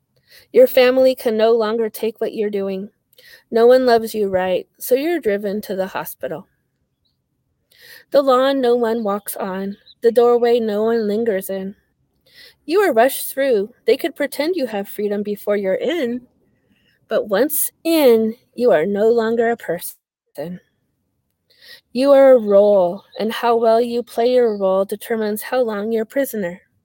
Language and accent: English; Santa Maria, California, United States; also born or lived in Lompoc; I come from Santa Maria, California. So I was born in Lompoc near Vandenberg Air Force Base.